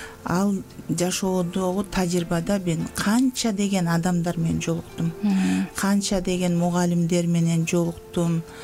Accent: Talas Region, Kyrgyzstan; now in Tokmok, Kyrgyzstan; Мен өзүм Таластык болом, Талас жеринде туулуп өскөм.

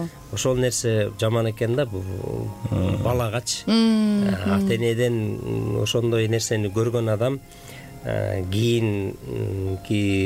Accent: Kyzyltuu, Issyk-Kul Region, Kyrgyzstan; born there; Мен Көлдөн болом. Тоң районун Сыркөл областынын Тоң районунун Кызылтуу деген азыр боз үйчүлөр айыл деп аталып калбады, ошол Кызылтуу айылында төрөлгөм. Балыкчыда окууну ошо Балыкчы шаарынан аяктагам.

